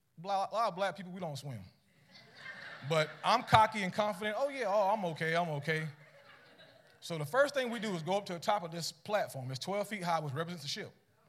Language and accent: English; United States; I grew up in Polk County, played basketball in high school, was one of my big things.